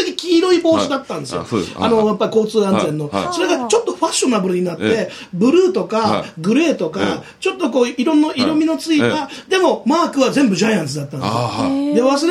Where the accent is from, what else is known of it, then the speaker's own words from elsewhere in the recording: Yokohama, Kanagawa, Japan; born there; 僕は神奈川県横浜市生まれですけれども